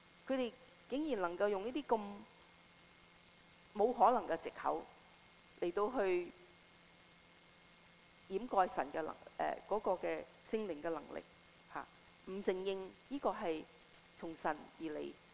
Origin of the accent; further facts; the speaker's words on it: Hong Kong; first language Cantonese; Chinese is a second language; 我们是香港人懂讲广东话，但是要讲国语呢都要很多很多很多的时间，因为不是我们的母语，所以呢很难学的